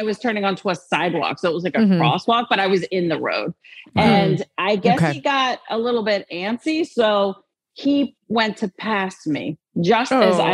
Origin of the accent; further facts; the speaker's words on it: Maryland, United States; So I'm from Maryland.